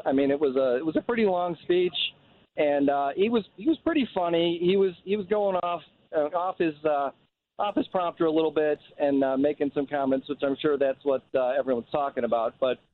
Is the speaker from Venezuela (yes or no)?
no; Elmhurst, United States; Elmhurst.